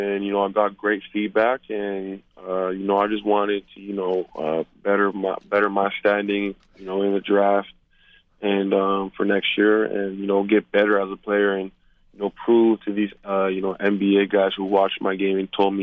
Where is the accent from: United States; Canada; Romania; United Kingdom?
Canada; Mississauga, Ontario; I was here in Canada, you know, my hometown, Mississauga.